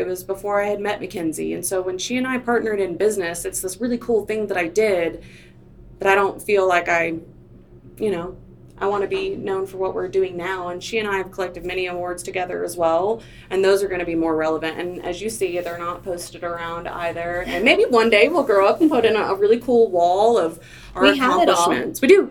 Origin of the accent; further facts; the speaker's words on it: Fort Worth, Texas, United States; moved away as an adult; also born or lived in North Carolina; I was actually I was in North Carolina at the time, so I moved. I grew up in Fort Worth. I moved to North Carolina when I was 20 years old.